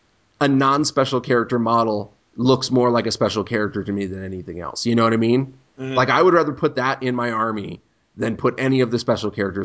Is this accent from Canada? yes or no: yes; Canada; You know, I'm Canadian. I read comics.